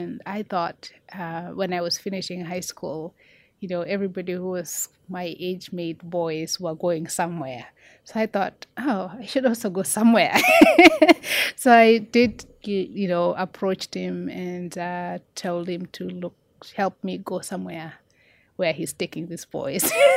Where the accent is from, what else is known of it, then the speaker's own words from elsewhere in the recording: Enosain, Narok County, Kenya; I come from a small village in Kenya. It's called Enosain. It's near the Maasai Mara for those who travel to Kenya. I come from the Maasai people. Very traditional.